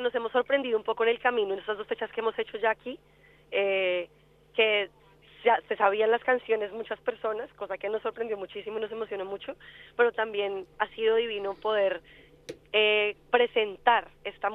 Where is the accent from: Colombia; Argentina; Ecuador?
Colombia; Somos 6 amigas, sobre todo, es lo más importante, y somos colombianas